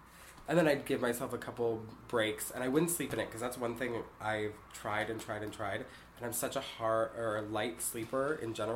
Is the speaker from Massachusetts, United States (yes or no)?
yes; Massachusetts, United States; now in New York City, United States; I grew up in Western Massachusetts. Uh-huh. I moved to New York City after living in Salem, Massachusetts, and kind of all over.